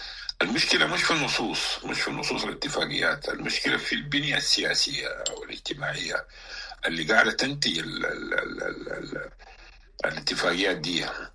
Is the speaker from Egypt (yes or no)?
no; Sudan; عسى ولعل إنه الواحد يقدر يصل إلى فهم لما يجري عندنا في السودان